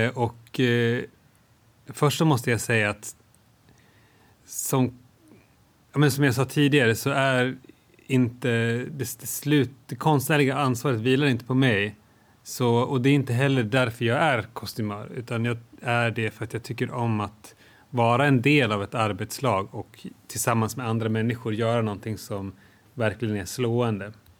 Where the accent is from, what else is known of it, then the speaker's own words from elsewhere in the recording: Sandviken, Gävleborg County, Sweden; Jag har också varit hemma där jag är uppvuxen i Sandviken.